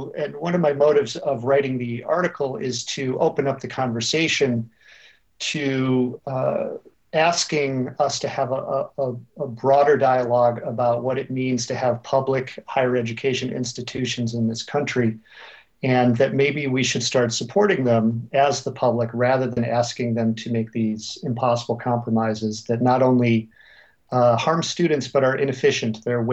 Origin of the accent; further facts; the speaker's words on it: Illinois, United States; my home state of Illinois